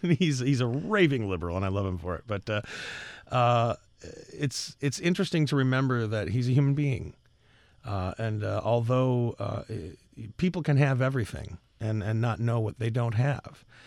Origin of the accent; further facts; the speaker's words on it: Midwest, United States; You know, I grew up in the Midwest, so watching the Carol Burnett show was sacred.